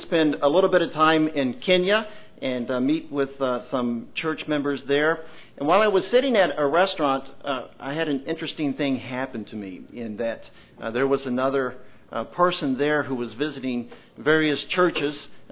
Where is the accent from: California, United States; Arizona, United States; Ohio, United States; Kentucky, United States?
Kentucky, United States; now in Maryland, United States; And I said, well, I live in Maryland. But what was shocking about that is that I grew up in Kentucky.